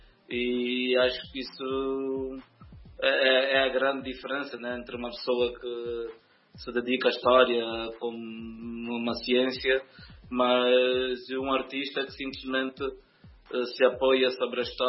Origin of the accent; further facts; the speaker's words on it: Angola; é uma nação jovem, de onde eu sou, né? Angola